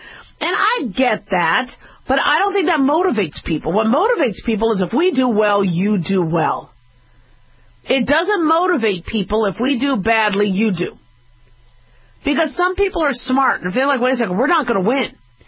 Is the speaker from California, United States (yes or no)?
no; Arizona, United States; I grew up in Arizona. I love the Cardinals. When they came to Arizona, I was proud of them.